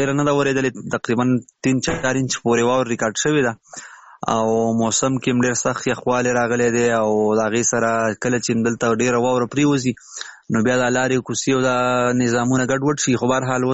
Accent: Khyber Pakhtunkhwa, Pakistan; موږ خو څه د وزیرستان کډوال یو

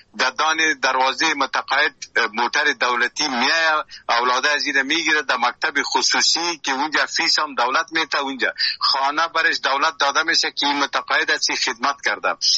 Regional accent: Jalalabad, Nangarhar, Afghanistan; فعلا از جلال آباد هستم

